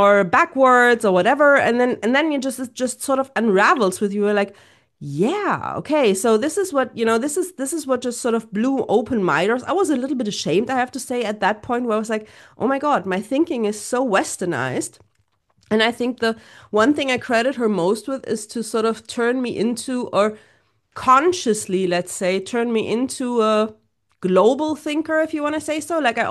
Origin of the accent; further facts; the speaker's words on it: Saudi Arabia; I grew up in Saudi Arabia. I have an Arabic dad, a German mom. I'm very used to, like, switching in languages and cultures and perspectives.